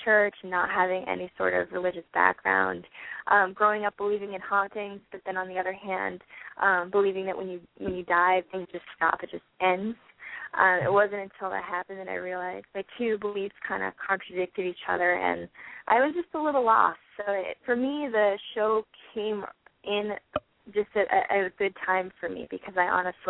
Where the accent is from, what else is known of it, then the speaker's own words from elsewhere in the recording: New Hampshire, United States; also born or lived in Massachusetts, United States; I grew up in Mass. Well, I was born in Massachusetts, but for the most part, I grew up in New Hampshire.